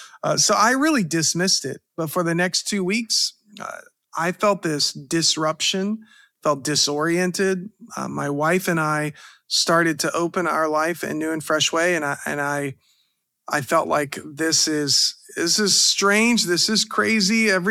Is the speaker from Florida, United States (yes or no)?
yes; Pensacola, Florida, United States; I grew up in Pensacola, Florida with a dream really to become someone who was in sports medicine.